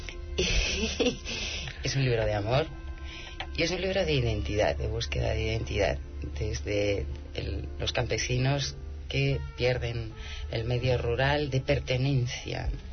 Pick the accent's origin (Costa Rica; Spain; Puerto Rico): Spain; yo lo puedo certificar porque yo soy española.